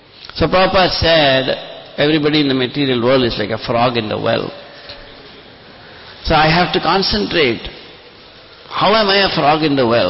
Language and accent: English; India; He knows I'm from India